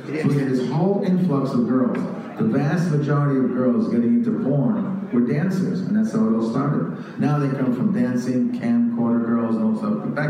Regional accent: New York, United States; I'm from New York originally.

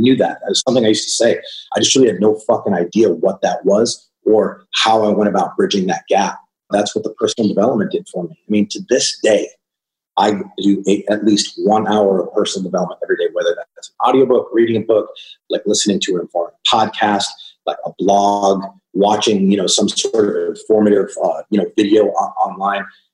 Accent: Boston, Massachusetts, United States; I'm from Boston. That's where I grew up. That's where I went to school.

